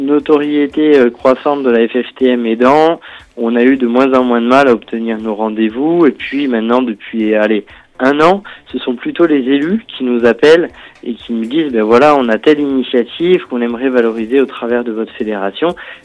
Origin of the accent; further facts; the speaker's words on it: Neuvy, Centre-Val de Loire, France; also born or lived in Vigneux-sur-Barangeon; Et à Neuvy, voilà, où je suis grandi. Où j'ai grandi, mon village, je l'ai quitté à 16 ans pour partir faire mes études à Tours. Et à 18 ans, je suis revenu